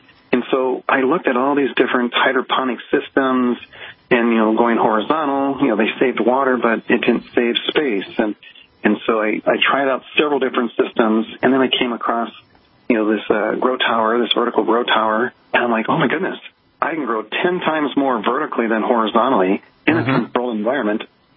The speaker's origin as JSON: {"language": "English", "region": "Minnesota", "country": "United States", "tie": "born or raised there", "said": "I was raised in Minnesota, and our biggest our food groups were meat and potatoes and corn."}